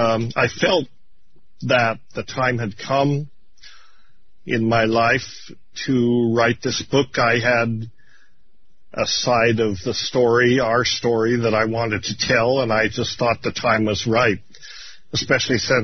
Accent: Ireland; And being Irish, we had this, this moniker

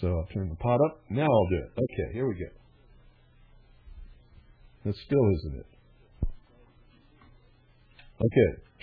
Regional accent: United States; I'm not right-wing either. I'm an American.

